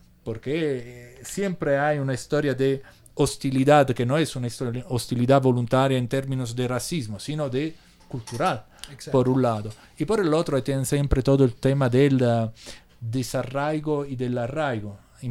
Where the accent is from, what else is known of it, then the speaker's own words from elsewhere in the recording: Italy; Spanish is a second language; moved away; also born or lived in Barcelona; somos muchos italianos aquí, pero parecemos todavía invisibles.